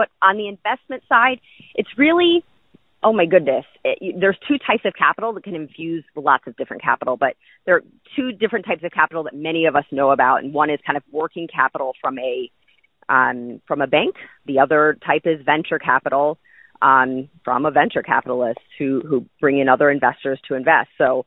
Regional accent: Toledo, Ohio, United States; I'm originally from Toledo, so Detroit was kind of the backyard when I was a child.

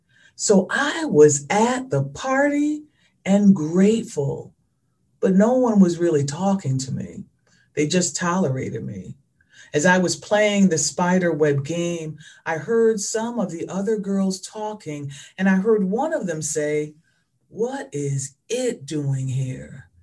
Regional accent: Norfolk, Virginia, United States; Growing up in Norfolk, I was the only Black child in the school.

